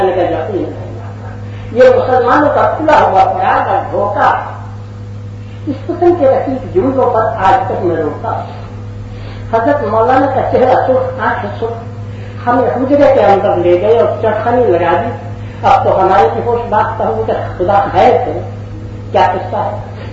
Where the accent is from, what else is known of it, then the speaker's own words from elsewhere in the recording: Lucknow, Uttar Pradesh, India; born there; حضرات میری پیدائش لکھنؤ کی ہے